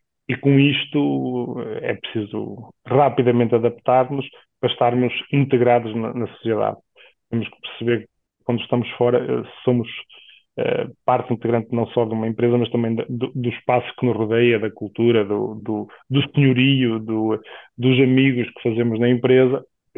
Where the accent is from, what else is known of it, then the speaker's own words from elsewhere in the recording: Portugal; Nós temos nós enquanto portugueses